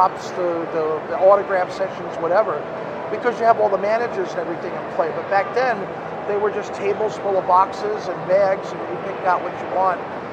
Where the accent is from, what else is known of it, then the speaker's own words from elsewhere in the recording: California, United States; a little boy growing up in California, I would bring $20 to a comic book convention and come out with a huge sack of comics.